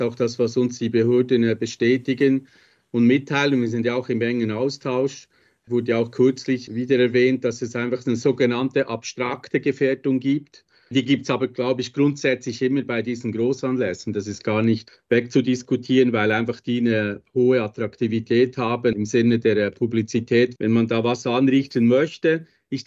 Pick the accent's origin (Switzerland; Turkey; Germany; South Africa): Switzerland; Ich bin ja Schweizer